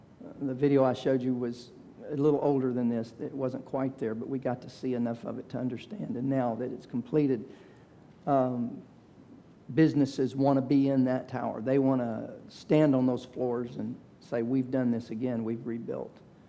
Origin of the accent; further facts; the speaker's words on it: Dallas, Texas, United States; I remember growing up, I was born in 1960. I was born in Dallas.